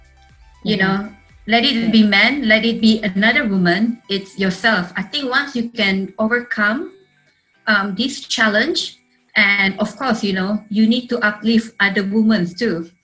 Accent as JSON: {"language": "English", "region": "Sarawak", "country": "Malaysia", "second_language": "English", "said": "Well, I myself actually, I'm a Bidayu. I'm originally from Sarawak, and as you know that growing up in a rural area, just like many of my friends, it was not easy, but it's definitely worth it."}